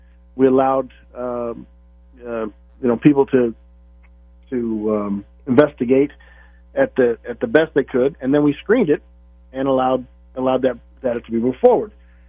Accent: Las Vegas, Nevada, United States; I'm doing this as … who was born and raised here, Pat. I was born and raised in Nevada. I was born and raised in Las Vegas.

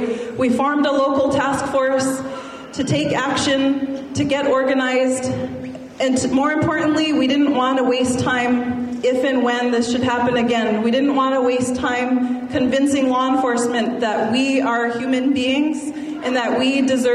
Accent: Mandaree, North Dakota, United States; I'm originally from Mandaree, North Dakota, and I'm a citizen of the Mandan, Hidatsa, and Arikara Nation.

